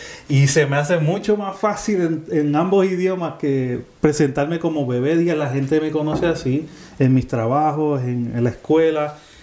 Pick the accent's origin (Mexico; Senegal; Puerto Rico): Puerto Rico; moved away as an adult; Siempre yo nací, crecí, me crié, me casé en Puerto Rico. Toda todo lo que soy lo traigo desde mi enseñanza en Puerto Rico.